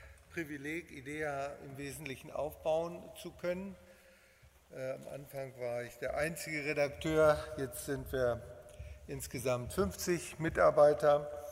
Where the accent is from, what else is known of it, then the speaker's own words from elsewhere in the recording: North and East Germany, Germany; Ich komme aus dem Atheismus, aus einer pietistenfreien Zone. Da oben im Norden und im Osten bin ich aufgewachsen